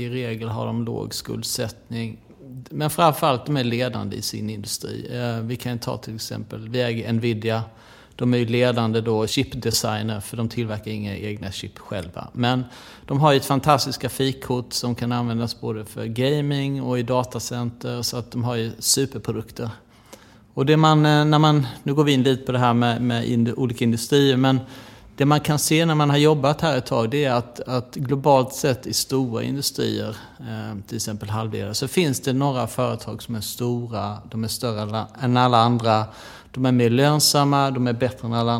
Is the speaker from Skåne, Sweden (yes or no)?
no; Växjö, Kronoberg County, Sweden; Jag är född och uppväxt i Växjö.